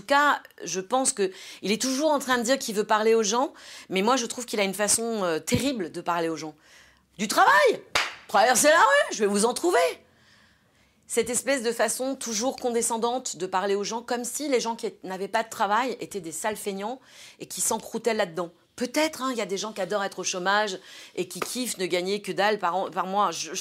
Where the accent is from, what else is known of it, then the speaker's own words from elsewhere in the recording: Argenteuil, Île-de-France, France; Moi, j'ai grandi à Argenteuil, j'ai grandi dans une famille populaire